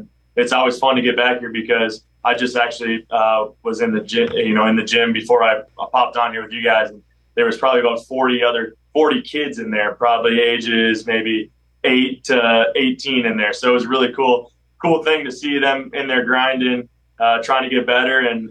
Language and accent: English; Minnesota, United States; growing up in Minnesota, you have to like at least have like gone on a pond skating or definitely watched Mighty Ducks.